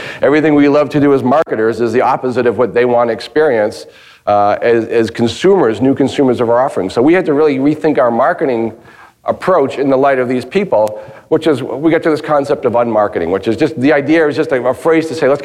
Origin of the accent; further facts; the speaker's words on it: Boston, Massachusetts, United States; We're from Boston.